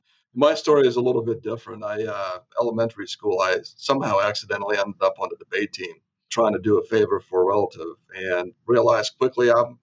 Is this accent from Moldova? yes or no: yes; Moldova; English is a second language; moved away as an adult; now in United States; But I grew up in a tiny little country in Eastern Europe called Moldova.